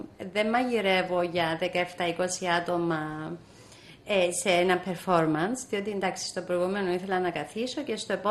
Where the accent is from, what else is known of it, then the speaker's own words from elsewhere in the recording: Cyprus; Δηλαδή να είναι κάτι που να αντανακλά τον τόπο μου, να λέει κάτι για Κύπρο.